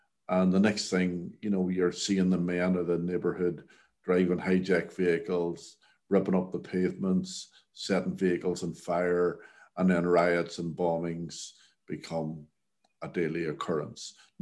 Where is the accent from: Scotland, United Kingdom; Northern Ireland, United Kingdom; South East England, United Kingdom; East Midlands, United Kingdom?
Northern Ireland, United Kingdom; Derry; I'm a man of 59 years of age now. I was born 1961 and I'm from Derry. And I grew up on a place called the Craigan Estate in Derry.